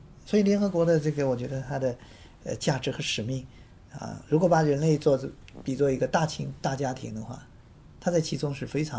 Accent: China; 我们中国人用词非常丰富

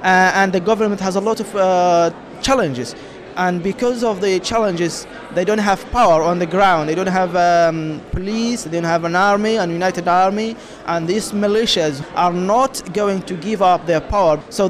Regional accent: Libya; English is a second language; I am just a Tuareg. I'm sharing this feeling almost with all Tuaregs. Yes, I born and brought up in Libya, but I consider myself as a Tuareg, but not a Libyan. But also, Libya is our homeland

